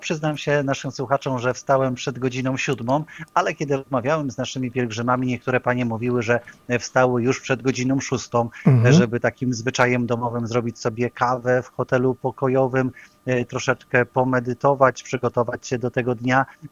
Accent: Kalisz, Greater Poland Voivodeship, Poland; przyjechaliśmy tutaj na Słowację, dokładnie do Bratysławy z Kalisza i powiedziałem, że u nas w Kaliszu

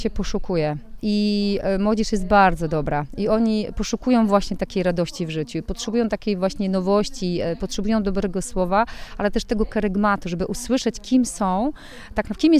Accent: Słupsk, Pomeranian Voivodeship, Poland; jestem ze Słupska.

